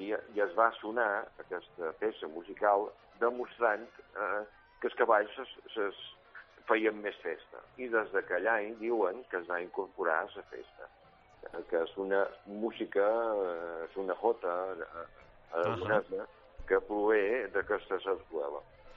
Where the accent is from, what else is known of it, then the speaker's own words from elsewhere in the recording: Ciutadella, Balearic Islands, Spain; els qui som nascuts aquí a Ciutadella posa una alegria immensa